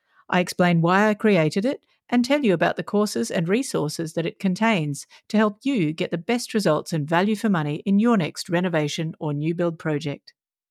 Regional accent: Australia; I'm an Australian architect with 20 plus years of experience

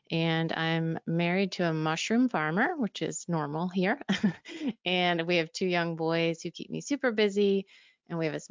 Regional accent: Connecticut, United States; also born or lived in Nevada; Originally, I am from Nevada, but I grew up in Connecticut, and I went to Penn State for undergrad and Virginia Tech for vet school

